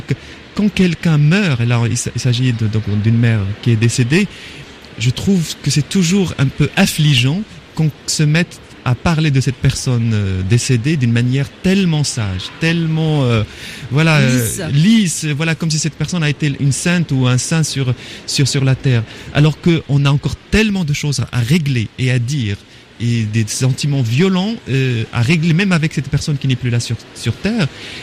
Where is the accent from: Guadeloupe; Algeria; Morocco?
Morocco; moved away as an adult; now in France; Dans le monde où je suis né, au Maroc, où j'ai vécu 25 ans, et même en France